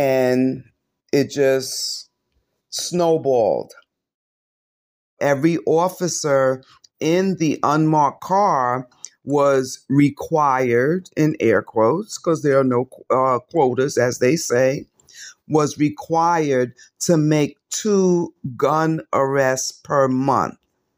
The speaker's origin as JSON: {"language": "English", "town": "New York City", "region": "New York", "country": "United States", "tie": "born or raised there", "said": "When I grew up in Harlem, that's what we did growing up. It's hot. We're outside with our friends."}